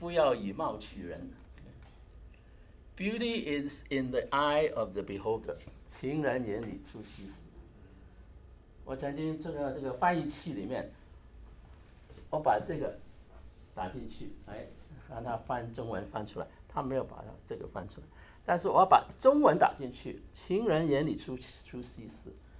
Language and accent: Chinese; Hong Kong; accent: Cantonese; first language Cantonese; Chinese is a second language; moved away as an adult; now in United States; 因为我的母语是广东话，我的父语也是广东话。18岁才来美国，但是18岁之前呢，在香港听很多国语歌，也看很多国语片，